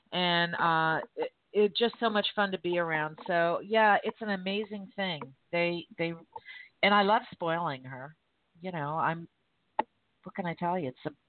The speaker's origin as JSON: {"language": "English", "town": "Miami", "region": "Florida", "country": "United States", "tie": "born or raised there", "said": "because my parents were from New England, for crying out loud, and I grew up in Miami. We didn't do storytelling."}